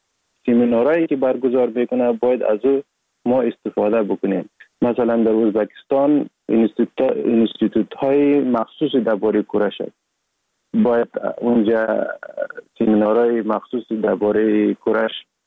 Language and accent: Persian; Sheberghan, Jowzjan, Afghanistan; born or raised there; also born or lived in Sar-e Pol